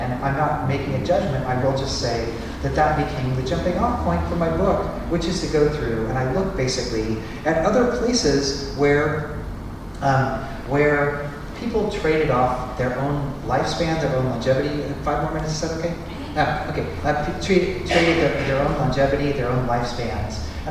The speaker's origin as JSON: {"language": "English", "region": "Missouri", "country": "United States", "tie": "born or raised there", "said": "when I grew up in Missouri, it was really hard to get a gun."}